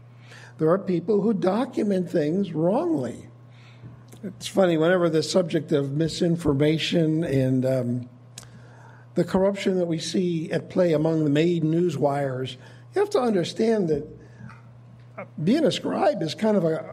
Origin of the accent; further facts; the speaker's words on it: Fulton, Missouri, United States; from Fulton, Missouri.